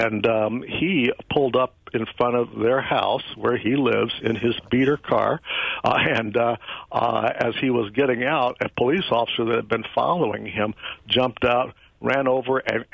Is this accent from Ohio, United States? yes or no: yes; Ohio, United States; my family's from Alabama originally, I grew up in Ohio, you know, I'm accustomed to this sort of thing from an early age